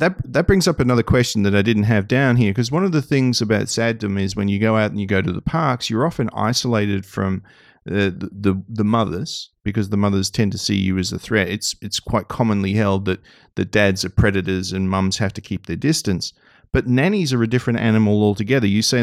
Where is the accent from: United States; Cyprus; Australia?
Australia; maybe it's just because I'm an Aussie and they don't trust Australians.